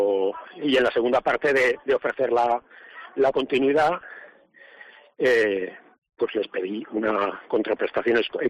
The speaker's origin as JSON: {"language": "Spanish", "town": "Huesca", "region": "Aragon", "country": "Spain", "said": "hemos tenido que tomar la decisión de dejar Huesca, y bien que me duele porque soy de Huesca."}